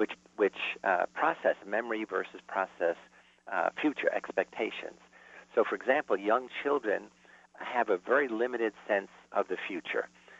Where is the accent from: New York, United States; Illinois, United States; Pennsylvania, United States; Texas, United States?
New York, United States; Bronx; my early childhood experience of being a poor kid growing up in the Bronx with a Sicilian family that lived in the total present